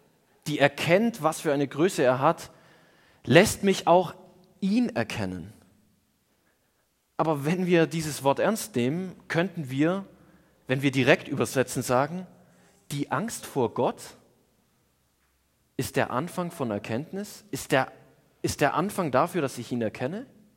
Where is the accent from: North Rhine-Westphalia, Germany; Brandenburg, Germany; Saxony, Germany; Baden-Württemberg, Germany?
Baden-Württemberg, Germany; Als Schwabe kann ich den nicht richtig aussprechen und wurde immer dafür ausgelacht, wie ich Furcht sage.